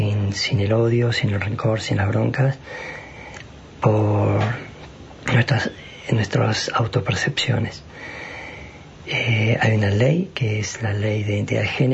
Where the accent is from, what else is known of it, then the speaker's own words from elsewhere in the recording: Plottier, Neuquén, Argentina; No soy de acá de Aluminé, soy de la ciudad de Protier.